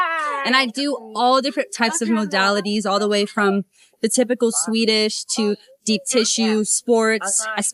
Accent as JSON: {"language": "English", "town": "Fairfield", "region": "Ohio", "country": "United States", "tie": "born or raised there", "said": "Well, I was, you know, I grew up in Cincinnati, in Fairfield, Ohio, and it was just not it."}